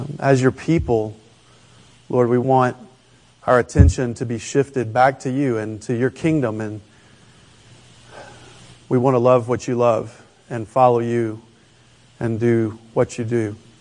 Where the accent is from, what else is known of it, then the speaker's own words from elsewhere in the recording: Birmingham, Alabama, United States; accent: southern; moved away as an adult; You may detect a little bit of a southern accent as we go along. I grew up in Birmingham, Alabama, just south of there. And as EC said, we moved out to the reservation almost 10 years ago.